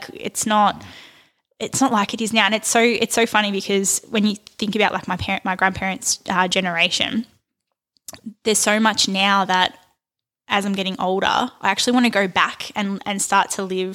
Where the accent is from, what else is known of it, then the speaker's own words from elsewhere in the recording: Hoppers Crossing, Victoria, Australia; So we grew up in Hoppers